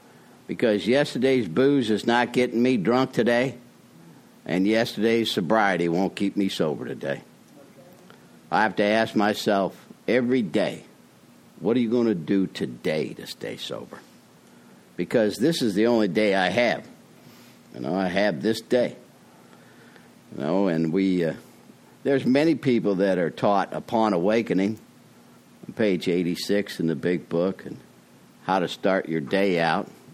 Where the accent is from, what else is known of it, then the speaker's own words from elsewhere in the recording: Springfield, Illinois, United States; also born or lived in Peoria; You know, I'm an Irish Catholic, born and raised in Springfield, Illinois, Peoria, Illinois. Catholic schools my whole life.